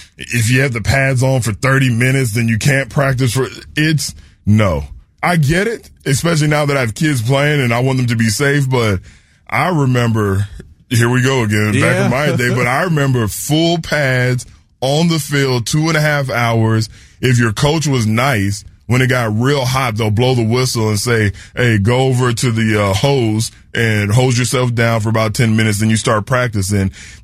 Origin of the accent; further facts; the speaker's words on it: San Antonio, Texas, United States; look, I'm from Texas my entire life. Grew up in San Antonio, moved to Houston when I was 17, made it home, made it my home very early on.